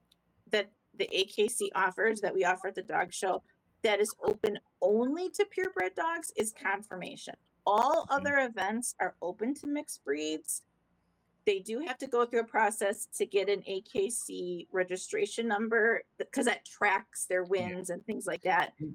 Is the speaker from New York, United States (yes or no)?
no; New Berlin, Wisconsin, United States; also born or lived in Milwaukee; now in Waukesha, United States; for me, home is New Berlin, because that's where I moved in middle school. So that's home. But yes, I was born in Milwaukee. Moved around a little bit, but I've been in Waukesha for, coming up on 19 years now.